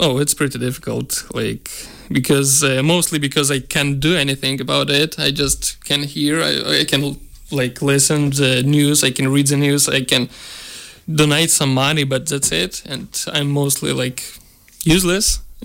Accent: Ukraine; Everybody's so kind when they hear I'm from Ukraine.

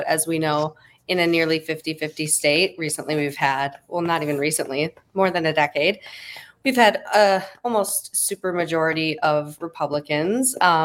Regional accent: Milwaukee, Wisconsin, United States; Okay, so in this area, I'm from the Milwaukee area.

